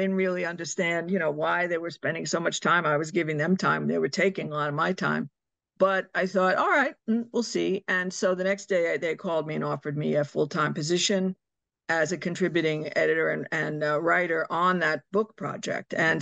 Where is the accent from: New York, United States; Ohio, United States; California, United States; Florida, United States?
New York, United States; New York City; So me, I'm a dyed-in-the-wool New Yorker. I was born in New York City. I'm an absolute product of New York City public schools, public high school, public elementary school, just adore New York.